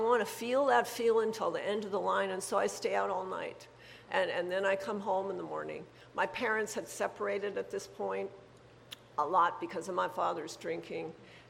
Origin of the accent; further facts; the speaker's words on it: Montana, United States; I grew up in Montana. We have reservations in Montana.